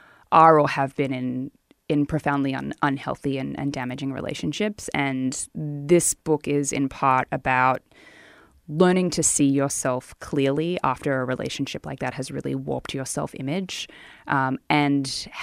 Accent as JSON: {"language": "English", "country": "Australia", "said": "because I'm Australian and I wanted to make the place look beautiful and realistic."}